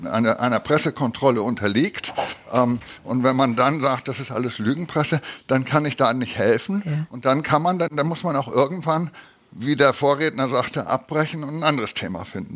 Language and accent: German; Lübeck, Schleswig-Holstein, Germany; now in Frankfurt, Germany; Ich bin Lübecker, geboren in Lübeck. Flüchtlingskind. Meine Eltern sind 1950 über die grüne Grenze geflohen.